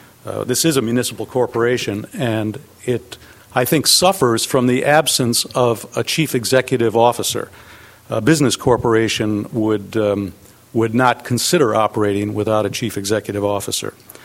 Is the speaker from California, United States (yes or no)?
yes; Atascadero, California, United States; from Atascadero.